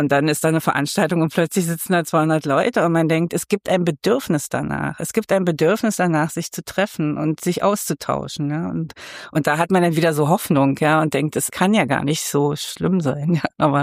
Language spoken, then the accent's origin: German; Magdeburg, Saxony-Anhalt, Germany; ich bin zwar irgendwie umgezogen schon vor 44 Jahren, aber die Elbe ist für mich ein Fluss, die Elbe in Magdeburg, wo ich immer wieder hin muss. Also ich bin auf dem Werder aufgewachsen